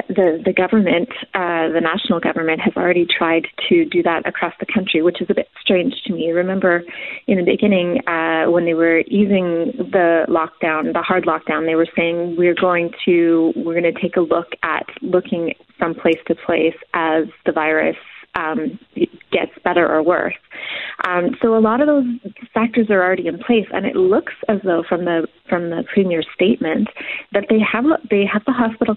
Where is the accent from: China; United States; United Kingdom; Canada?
Canada; I'm originally coming from Canada